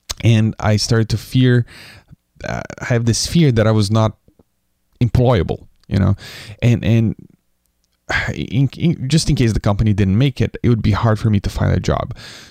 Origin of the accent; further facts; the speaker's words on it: Brazil; I grew up with an entrepreneurial father growing up in Brazil. That's where I'm from, in the 1980s.